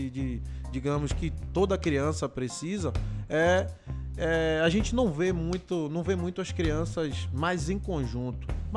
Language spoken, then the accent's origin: Portuguese; Salvador, Bahia, Brazil; Nascido e criado na Rua do Curralinho, Ilha Amarela, Salvador, Bahia.